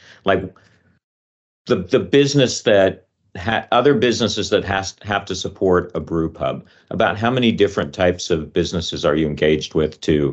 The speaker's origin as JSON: {"language": "English", "town": "Forest Park", "country": "United States", "tie": "born or raised there", "said": "You know, I grew up in Forest Park, and it wasn't too long a drive to go down Linton Road and go bowling at the Brentwood Bowl."}